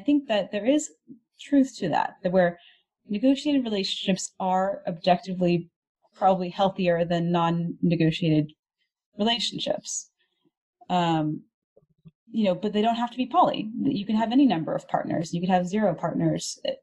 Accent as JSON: {"language": "English", "town": "Houston", "region": "Texas", "country": "United States", "tie": "born or raised there", "said": "growing up in Houston, Texas, there wasn't a ton."}